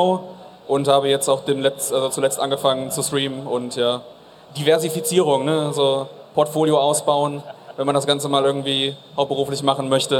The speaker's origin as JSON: {"language": "German", "town": "Düsseldorf", "region": "North Rhine-Westphalia", "country": "Germany", "said": "Ich komme aus dem wunderbaren Düsseldorf"}